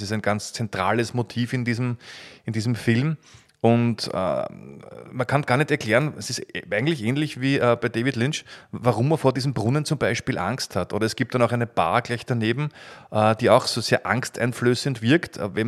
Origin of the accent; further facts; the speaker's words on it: Vienna, Austria; Und ich war mein ganzes Leben noch nie als Ostösterreicher, als Wiener, noch nie in Turin.